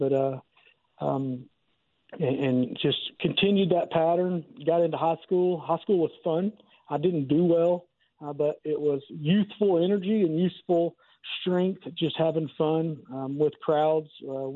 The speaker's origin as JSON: {"language": "English", "region": "Arkansas", "country": "United States", "tie": "born or raised there", "said": "So I grew up in Central Arkansas."}